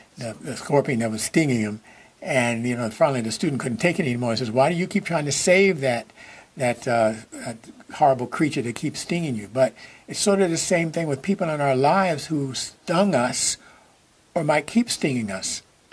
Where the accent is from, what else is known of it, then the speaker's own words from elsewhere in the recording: New York, United States; we just had a wonderful time together as I was growing up in New York.